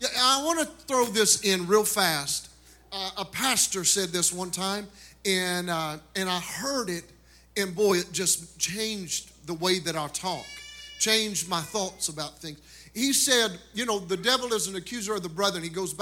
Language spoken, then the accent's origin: English; Rosine, Kentucky, United States; where bluegrass music was born and founded, in Rosine, Kentucky … So that's where I get my good accent from, you guys.